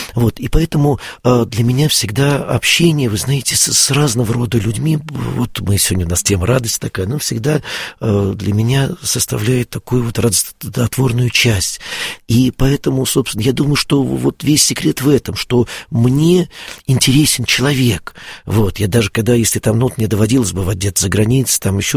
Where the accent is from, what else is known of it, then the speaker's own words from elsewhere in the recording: Russia; мы сказали, что мы из России, что мы верующие люди